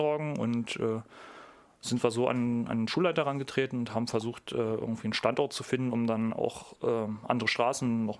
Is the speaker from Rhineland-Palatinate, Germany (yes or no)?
no; Berlin, Germany; Also ich komme ja selber aus der Ecke Berlin-Nordost